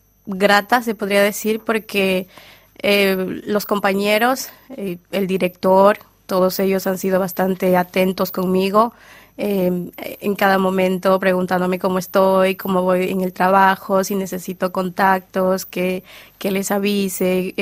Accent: Ecuador; pero de todas maneras somos ecuatorianos.

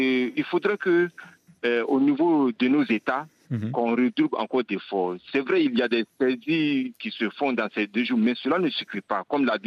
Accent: Côte d’Ivoire; Et quand il demande de légaliser la cocaïne ici, chez nous en Côte d'Ivoire

